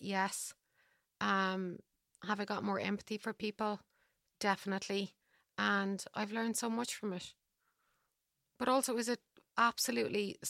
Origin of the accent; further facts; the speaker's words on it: Ireland; I love giving out. I love the depression. I'm Irish.